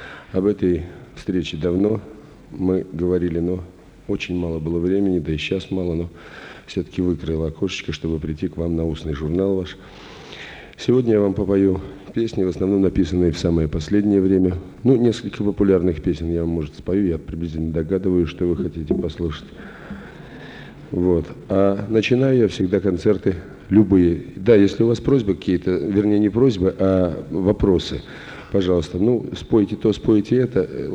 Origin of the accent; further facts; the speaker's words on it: Saint Petersburg, Russia; как коренной ленинградец, рассказывать о своем городе людям